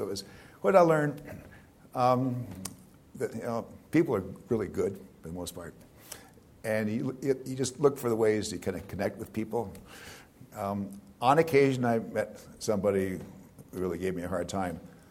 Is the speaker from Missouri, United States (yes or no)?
no; Helena, Montana, United States